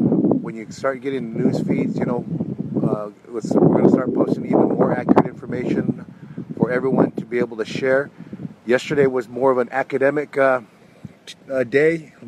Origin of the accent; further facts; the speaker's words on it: Nevada, United States; So, Diapa, where I'm from is Akaitika. I'm a trout eater from the Walker River. My mom's side, I'm from Bishop Tribe. And also Timok Shoshone.